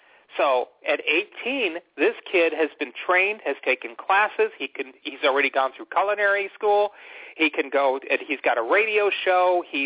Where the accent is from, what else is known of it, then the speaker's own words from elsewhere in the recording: Phoenix, Arizona, United States; I'm going to bring the Phoenix school that we're in because we're from Phoenix.